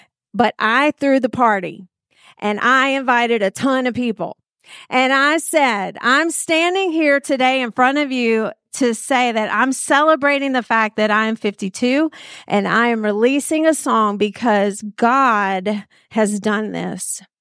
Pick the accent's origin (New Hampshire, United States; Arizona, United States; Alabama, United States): Alabama, United States; Mobile; because I'm from Mobile, Alabama, and Integrity Music was in Mobile